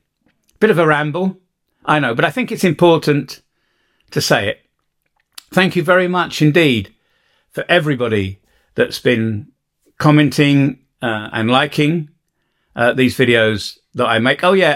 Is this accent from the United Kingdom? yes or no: yes; United Kingdom; now in Bosnia and Herzegovina; because I'm a Brit.